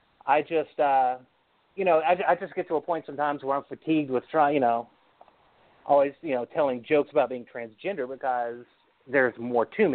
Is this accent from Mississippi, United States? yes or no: yes; Mississippi, United States; It's just that I grew up in Mississippi, which is, you know, not exactly the Catskills